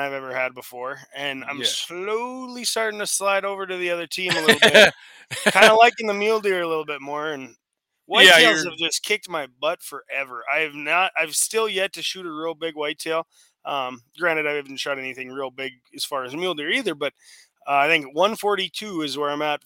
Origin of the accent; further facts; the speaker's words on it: Solon, Iowa, United States; I say I'm from Solon, and Solon and Shields, they ain't real far.